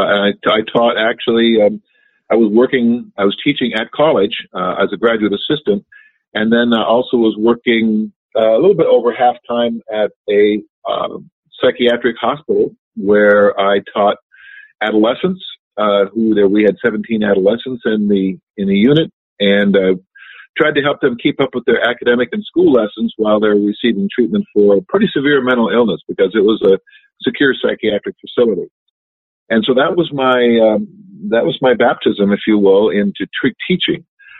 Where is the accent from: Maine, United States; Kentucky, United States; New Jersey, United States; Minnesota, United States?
Minnesota, United States; I grew up in Minnesota, and grew up on a dairy farm.